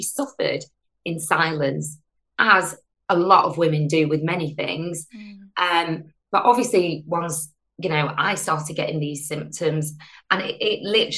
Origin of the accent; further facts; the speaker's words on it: United Kingdom; You know, I'm a British Asian, Indian background, and, you know, just seeing my mum, my aunties that weren't really allowed to have that confidence.